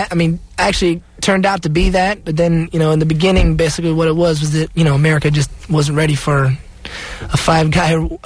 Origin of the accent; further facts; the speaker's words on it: Tampa, Florida, United States; No, I grew up in Tampa.